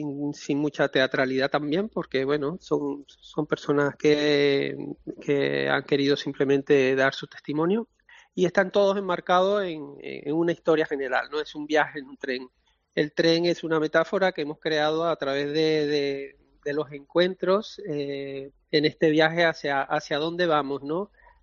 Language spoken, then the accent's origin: Spanish; Venezuela; desde Latinoamérica, por ejemplo, yo vengo de Venezuela.